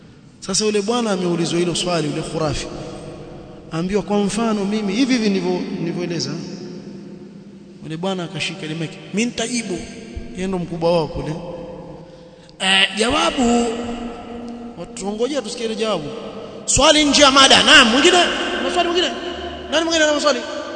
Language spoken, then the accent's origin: Swahili; Kenya; kule kwetu Kenya kumeingia hizo shanga zile.